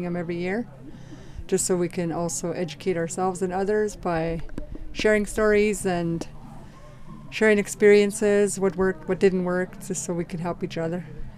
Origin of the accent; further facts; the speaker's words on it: British Columbia, Canada; from the Unist'ot'en.